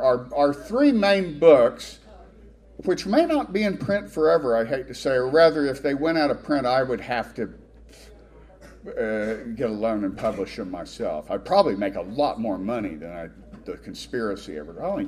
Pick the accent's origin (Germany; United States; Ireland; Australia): United States; Texas; But I was standing in a crowd telling somebody that I was mentioned to somebody I was from Texas.